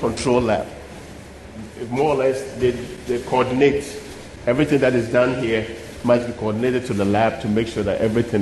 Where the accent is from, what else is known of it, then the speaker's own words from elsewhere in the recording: Ghana; I said, I'm from Ghana.